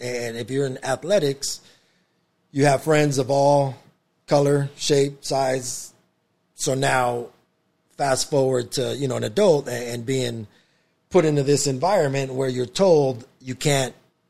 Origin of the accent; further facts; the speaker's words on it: Palm Springs, California, United States; Yes, I'm Hispanic. I'm Mexican. So they asked, where are you from? My exact words were, what do you mean? I said, I'm from Palm Springs.